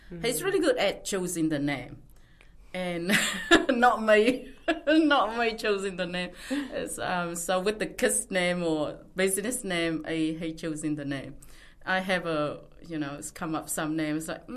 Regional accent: Christchurch, Canterbury, New Zealand; And we're from Christchurch, and we just took that risk

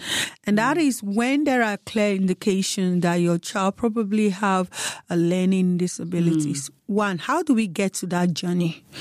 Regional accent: Nigeria; like I'll say I'm from Nigeria

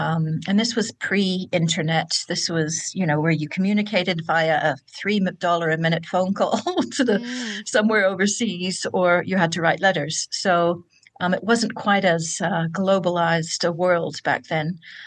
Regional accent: Canada; also born or lived in New Zealand; now in Auckland, New Zealand; But I grew up in Canada as a migrant, so that's where my accent comes from.

